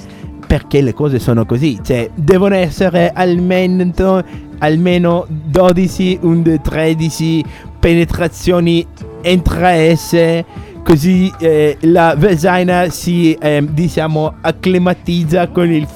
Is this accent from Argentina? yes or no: no; Germany; almeno nel mio paese, in Germania